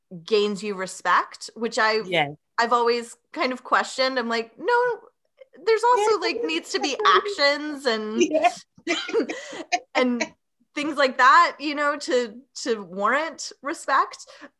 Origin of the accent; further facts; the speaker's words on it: Tennessee, United States; I was born and raised in the Southeast in Tennessee.